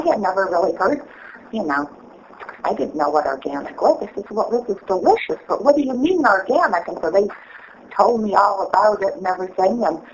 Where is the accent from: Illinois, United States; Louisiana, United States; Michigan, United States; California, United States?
Michigan, United States; Detroit; Growing up in Detroit, we'd come over. Never went much past Toronto.